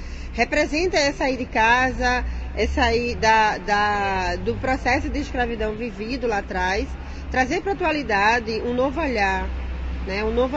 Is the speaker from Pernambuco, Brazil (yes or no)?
yes; Olinda, Pernambuco, Brazil; Sou de Olinda, meu terreiro fica lá em Olinda, em Peixinhos, né? O Centro Espírita Social e Cultural Cabocla Jandira, nome da cabocla da casa, mas a casa é de Oxum ao Pará.